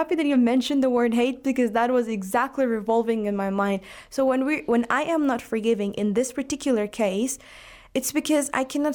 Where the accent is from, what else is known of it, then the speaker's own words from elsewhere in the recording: Pakistan; I'm from Pakistan and I'm studying English literature.